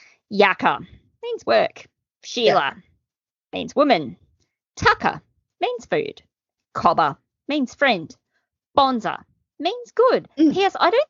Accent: Australia; This topic is dedicated to our homeland. We thought it would be a good opportunity to tell our listeners about Australia and what it means to be Aussie as fuck.

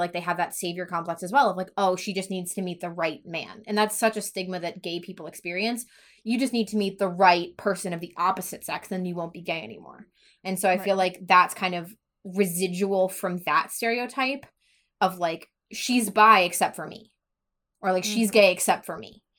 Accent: Louisiana, United States; born there; I mean, like I'm adopted. I was born in Louisiana. And I have family that live there

